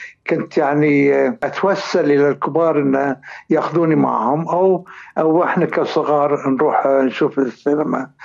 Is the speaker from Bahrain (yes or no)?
yes; Bahrain; خصوصا أنا من مواليد 1950، بالتالي في الخمسينات عندنا في البحرين ما كانت في أجواء تسلية وترفيه